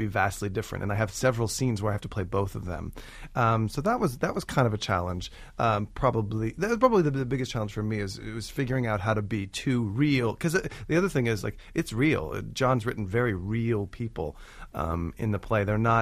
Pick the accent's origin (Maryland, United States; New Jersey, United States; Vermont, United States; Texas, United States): Texas, United States; And I'm from Texas originally, and I come from meat and potatoes type people.